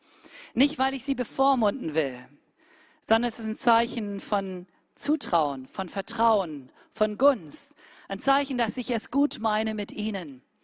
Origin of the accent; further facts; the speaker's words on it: Cameroon; now in Germany; Ich bin ein Berliner, ja, ich bin ein Kameruner und jetzt lebe ich in Deutschland, jetzt bin ich ein Deutscher